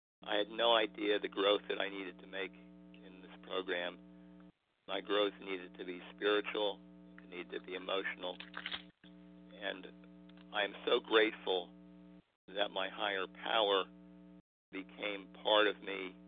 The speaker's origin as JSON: {"language": "English", "town": "West Chester", "region": "Pennsylvania", "country": "United States", "said": "from Westchester, Pennsylvania"}